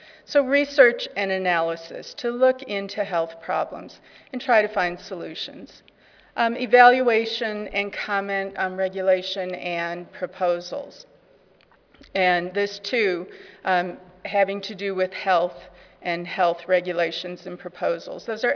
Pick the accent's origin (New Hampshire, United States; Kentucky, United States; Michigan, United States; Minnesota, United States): Kentucky, United States; Think of all the tobacco coalitions, and remember, we're from Kentucky.